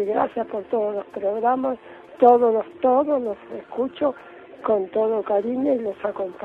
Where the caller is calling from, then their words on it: Buenos Aires, Argentina; soy de la Capital Federal.